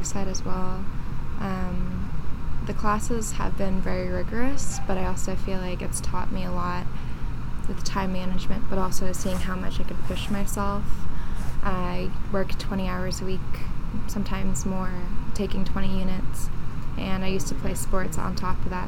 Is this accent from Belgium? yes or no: no; San Ramon, California, United States; I'm from the Bay Area. Hometown is San Ramon, California.